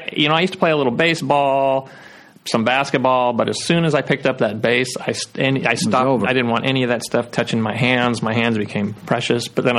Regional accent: Richmond, California, United States; I was born in Richmond, Pinole, El Sobrante, which is Northeast Bay, mm-hmm, San Francisco area. I mean, it's basically all blue collar.

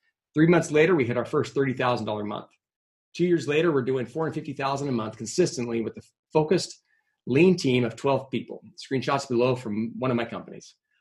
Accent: San Diego, California, United States; Well, Ruby, again, I'm jealous the fact you're down in my hometown area of San Diego, living down in Point Loma, one of my favorite places.

